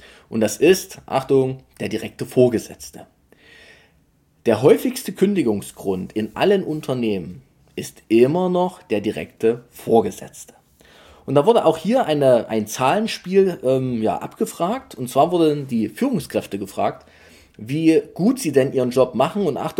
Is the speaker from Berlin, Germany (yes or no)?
no; Saxony, Germany; wie man bei uns in Sachsen so sagt.